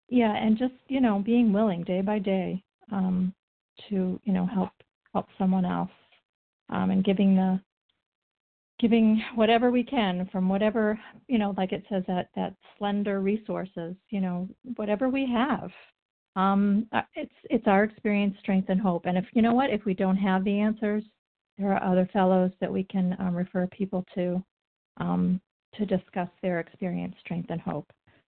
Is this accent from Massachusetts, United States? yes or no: yes; Massachusetts, United States; from the Berkshires of Massachusetts